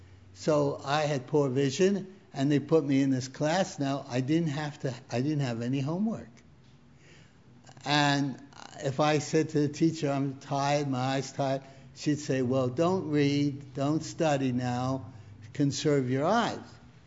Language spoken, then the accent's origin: English; Brooklyn, New York, United States; moved away; I'm from New York City, Brooklyn, about 800 miles away.